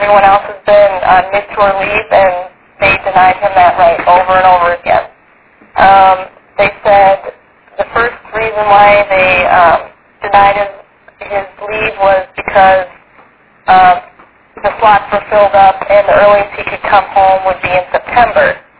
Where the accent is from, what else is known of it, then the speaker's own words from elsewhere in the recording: Minnesota, United States; I actually contacted Senator Dayton's office in Minnesota because we're from Minnesota